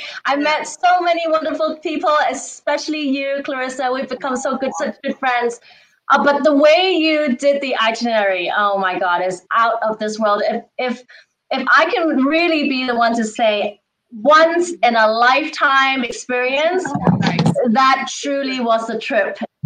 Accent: England, United Kingdom; moved away as an adult; now in United States; I grew up in England. I studied in a British boarding all-girls school. My family's in Hong Kong

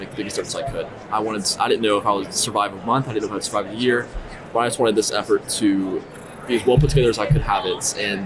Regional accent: Crossville, Tennessee, United States; now in Knoxville, United States; my current residents in Knoxville, my hometown of Crossville, where I'm from.

